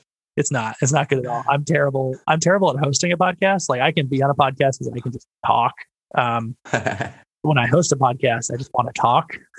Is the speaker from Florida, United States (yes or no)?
no; California, United States; now in Nashville, United States; I grew up in Southern California. I mean, it gets gloomy there, but not like I live in Nashville now